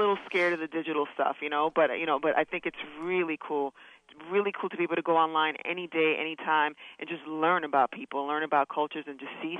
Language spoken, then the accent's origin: English; Dominican Republic; because I'm from the Dominican Republic, I want him to represent, you know, the Latinos that really embrace their, you know, Pan-Africanism and that side of their heritage.